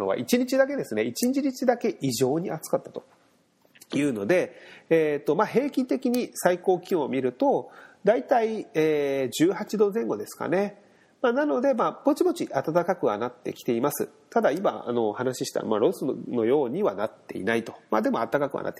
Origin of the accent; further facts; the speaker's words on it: Miyazaki, Japan; で、僕は宮崎県出身なんですが、九州の宮崎ですね、なんですが